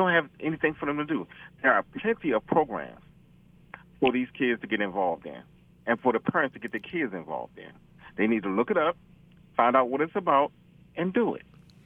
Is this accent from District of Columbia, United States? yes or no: yes; Washington, District of Columbia, United States; I grew up in the Rayford Evans age in D.C., okay? I had a strong house.